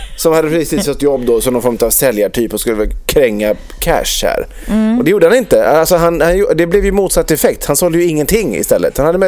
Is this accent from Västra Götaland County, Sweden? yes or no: yes; Borås, Västra Götaland County, Sweden; Jag kommer också från Borås, så det känns lite hemma att beställa därifrån.